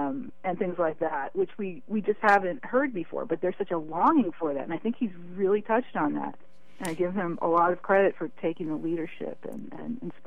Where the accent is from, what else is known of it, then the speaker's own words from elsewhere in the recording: New Jersey, United States; in my home state of New Jersey